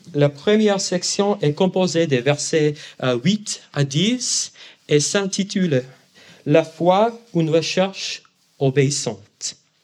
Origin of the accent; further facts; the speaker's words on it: Portland, Oregon, United States; French is a second language; moved away as an adult; now in Switzerland; j'ai pris l'avion pour retourner dans ma ville natale, Portland, dans l'Oregon aux États-Unis.